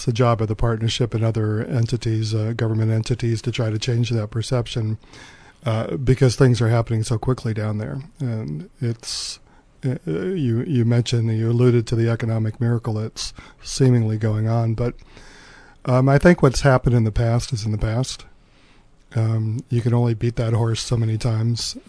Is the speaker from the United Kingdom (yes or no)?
no; Tucson, Arizona, United States; On a personal basis, I grew up in Tucson. My father's shop was in South Tucson, so I grew up in the downtown area working.